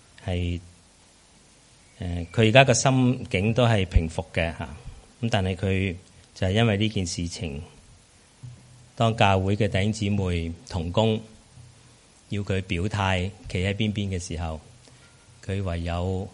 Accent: Hong Kong; 身边我想大部分都是由香港来的，那里是我们的家乡，出生在那里，成长在那里。

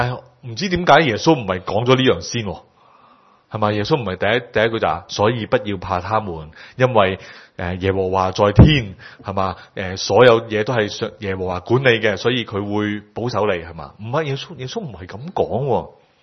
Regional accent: China; now in New Zealand; 好像我們中國人在紐西蘭的地方，那個時候有些不同的羅馬人比較的管治和我們這裡有些不同。

